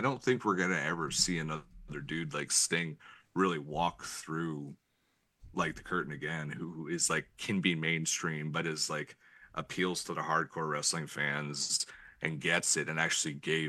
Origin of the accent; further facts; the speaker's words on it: Northeast, United States; So, growing up in the Northeast, like many of us except for Amanda